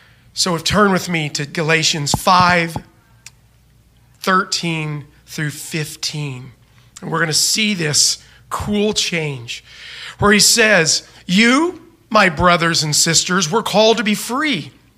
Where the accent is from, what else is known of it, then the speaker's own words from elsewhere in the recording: Oklahoma, United States; But I'm from Oklahoma, and I was raised in an amazing Christian home.